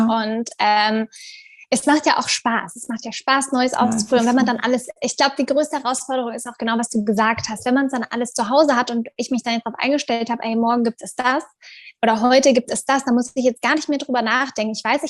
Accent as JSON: {"language": "German", "country": "Germany", "moved": "yes", "lives_now": "Tel Aviv, Israel", "said": "Ich lebe ja in Tel Aviv, bin ursprünglich aus Deutschland, aber ich lebe schon seit vielen Jahren in Tel Aviv."}